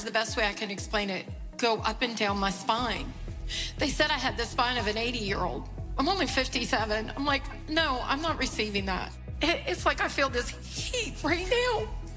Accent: Luray, Virginia, United States; I come from Luray, Virginia.

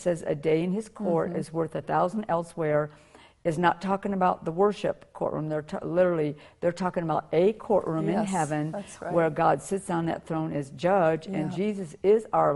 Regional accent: the South, United States; You know, I'm from the South, so a Southern mansion would look like that.

